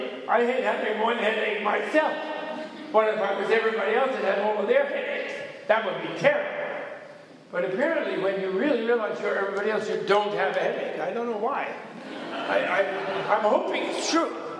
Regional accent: United States; Not me. I'm American.

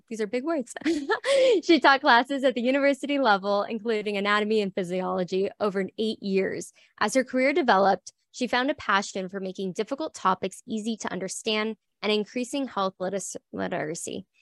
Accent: Florida, United States; I mean, I grew up in Florida too. Hurricanes happen a lot.

